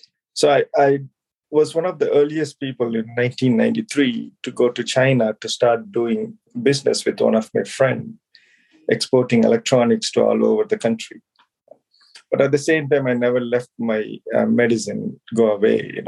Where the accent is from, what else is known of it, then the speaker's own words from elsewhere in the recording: Kayalpatnam, Tamil Nadu, India; I'm originally from India. I'm from South India in a very small village called Kailpatnam. It's very close to the southern tip of India. Grew up in a small town, went to medical school for the first time in a big city called Chennai